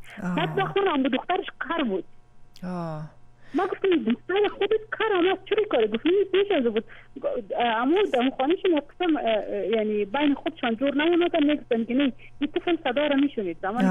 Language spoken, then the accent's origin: Persian; Mazar-i-Sharif, Balkh, Afghanistan; خصوصا در ولایت ما، اگر طبعا مرض رادیو شما در ولایت میشن، بعضی خانم ما در ولایت از سیماب استفاده میکنن